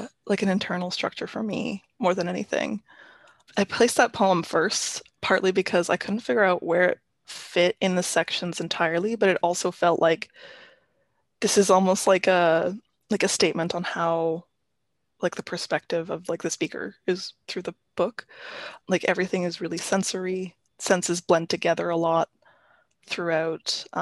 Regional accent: Sudbury, Ontario, Canada; group together all the poems about Sudbury, Ontario, my hometown, and kind of the landscape there.

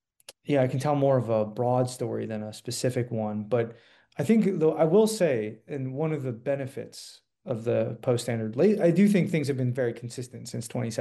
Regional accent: Rochester, New York, United States; I was probably more reading the Democrat and Chronicle in Rochester, because I'm from Rochester.

